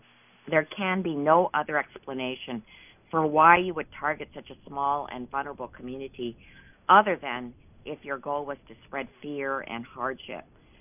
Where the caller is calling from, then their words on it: Los Angeles, California, United States; I am calling from Los Angeles, the heart of the immigrant community